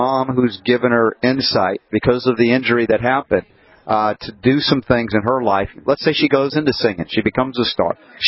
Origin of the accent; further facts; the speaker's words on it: the South, United States; I grew up in the South. It's become very medically oriented, too, and they just kind of abandoned herbs.